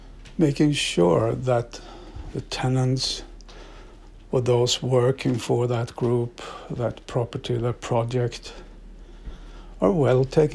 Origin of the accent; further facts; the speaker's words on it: Stockholm, Stockholm County, Sweden; English is a second language; But actually, I grew up here. Stockholm is my hometown. I grew up my teens, childhood and teens in a small town.